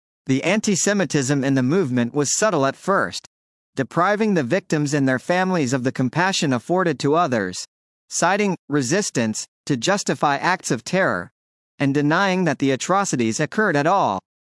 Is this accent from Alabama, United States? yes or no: no; Miami Beach, Florida, United States; I grew up in Miami Beach, Florida, in the 1970s and 1980s. At the time, the city had a large and vibrant Jewish community, but it wasn't immune to antisemitism.